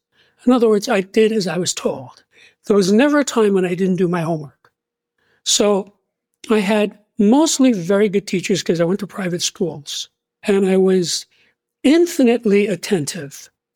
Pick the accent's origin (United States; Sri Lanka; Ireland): United States; New York City, New York; Well, I'm from New York City.